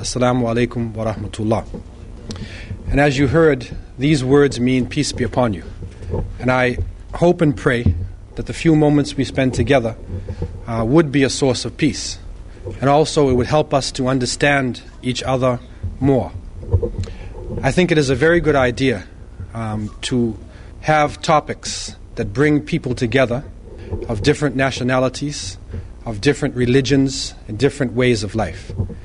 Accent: United States; When I was growing up in America, the bad guys usually on television in the movies were generally Germans, Japanese, Russians, and of course the native people.

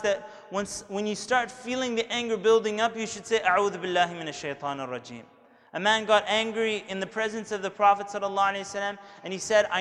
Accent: Canada; first language English; I grew up in Canada, you can tell by my accent, it's my first language, English

